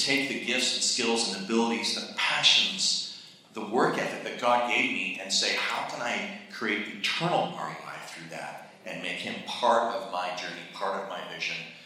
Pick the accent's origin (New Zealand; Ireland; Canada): Canada; Western Canada; I grew up in Western Canada.